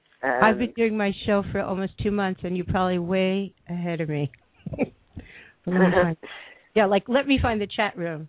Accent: New York, United States; I'm from New York, if you can't tell.

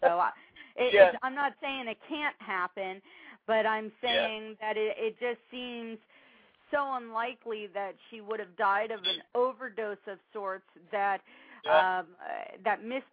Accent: Florida, United States; for me, born and raised in South Florida as well

